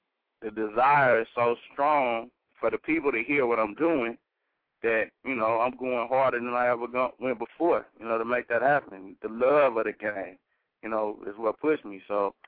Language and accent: English; California, United States; you know, like I say, I'm from the West Coast, so the Bay Area, I'm real deep off in the SIBO … you know, all of that.